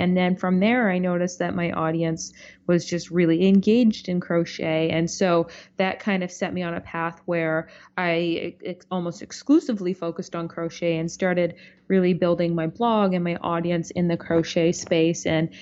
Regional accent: Toronto, Ontario, Canada; when I was growing up in Toronto, my mom was actually a knitting instructor at a local yarn shop in the city.

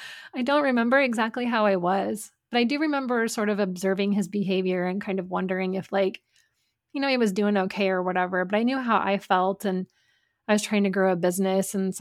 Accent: Midwest, United States; But I grew up in the Midwest, in the Bible Belt.

